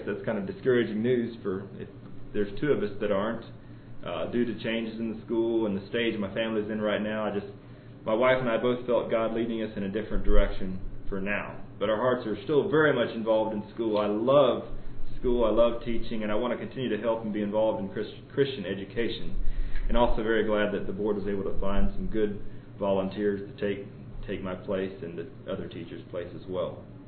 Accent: Tennessee, United States; I grew up in Tennessee, where I was fortunate to attend only one school from kindergarten all the way through high school.

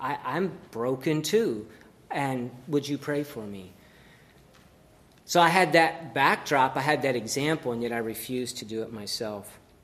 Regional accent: Virginia, United States; now in New York, United States; I grew up in Virginia, we now live in New York.

